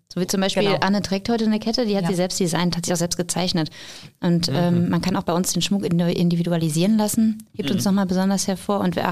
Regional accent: North Rhine-Westphalia, Germany; Wir kommen aus dem Münsterland, da ist man einfach total bodenständig und so sind wir auch.

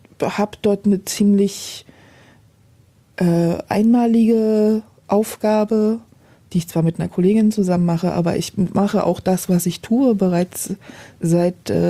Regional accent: Berlin, Germany; Also Berlin ist meine Heimat, wird es immer sein.

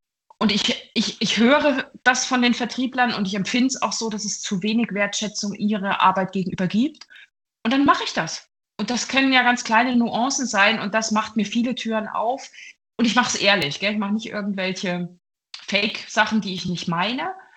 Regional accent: East Germany, Germany; Und ich bin ja ein Kind, das kein Lego hatte. Durch meine Kindheit in der DDR.

